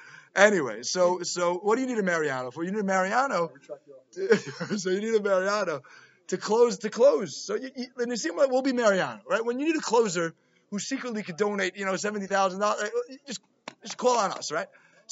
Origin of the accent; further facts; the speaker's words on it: Queens, New York, United States; I grew up in Queens. I was, like, really proud to be an American.